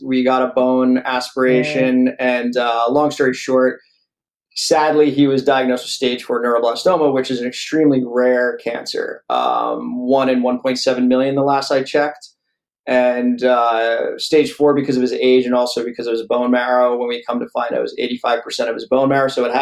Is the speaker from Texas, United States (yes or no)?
no; Manasquan, New Jersey, United States; also born or lived in Hawaii; I'm actually back in my hometown after 22 plus years. I purchased a home in Manasquan, New Jersey, and I'm back here now, pretty much settled with my family for my son's healthcare